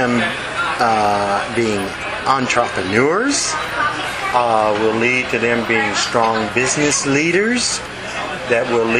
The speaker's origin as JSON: {"language": "English", "region": "Maine", "country": "United States", "said": "Somehow or another we hooked up because I'm from Maine. The owner of the business found that I was from Maine, so he tended to put some trust in me."}